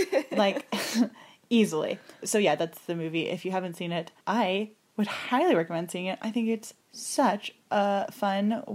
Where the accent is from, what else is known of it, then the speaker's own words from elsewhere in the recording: Massachusetts, United States; I'm a brunette from Massachusetts. I could do it.